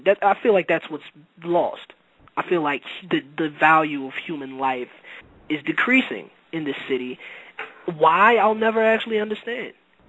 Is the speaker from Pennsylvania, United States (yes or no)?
yes; Philadelphia, Pennsylvania, United States; I'm just saying this as not only an American citizen, I'm saying this as a Philadelphian, I'm saying this as a human being.